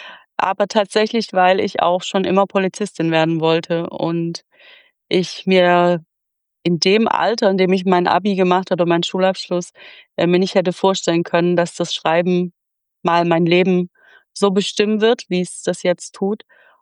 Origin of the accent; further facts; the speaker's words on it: Stuttgart, Baden-Württemberg, Germany; Ich komme ja aus Stuttgart